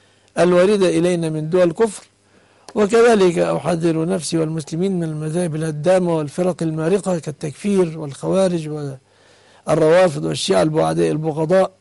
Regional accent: Egypt; بلادنا مصر

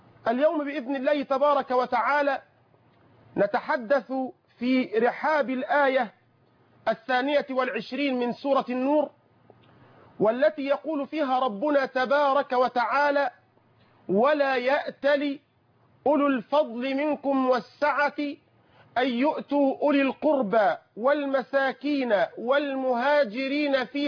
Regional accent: Egypt; اللهم احفظ بلدنا مصر

